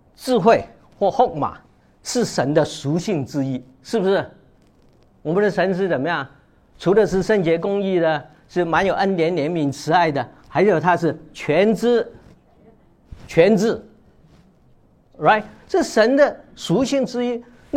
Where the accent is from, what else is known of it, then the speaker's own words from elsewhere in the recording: Guangdong, China; 另外我们广东人喜欢讲醒目